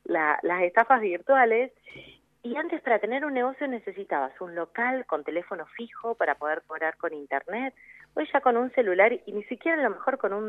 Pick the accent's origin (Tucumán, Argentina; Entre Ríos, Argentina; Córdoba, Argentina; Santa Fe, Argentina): Santa Fe, Argentina; Rosario; yo soy de Rosario, de Santa Fe